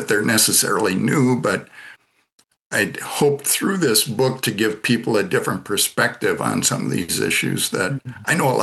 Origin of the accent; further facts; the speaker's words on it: Midwest, United States; So born and raised in the Catholic Church up here in the Midwest of the U.S.